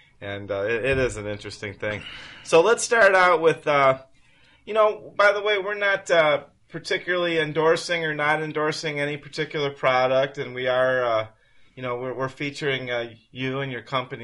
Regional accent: Ohio, United States; I'm from Ohio.

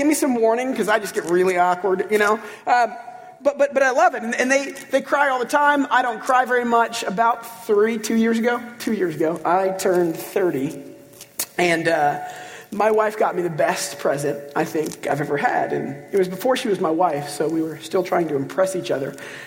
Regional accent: United States; We are Western, we are American, we are linear.

